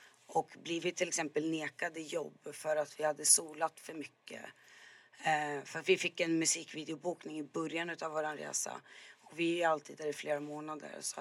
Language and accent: Swedish; Uppsala, Uppsala County, Sweden; Jag och Vendela, vi är från Uppsala. Jag har oftast varit bland den enda svarta under stora delar av min tonårsperiod.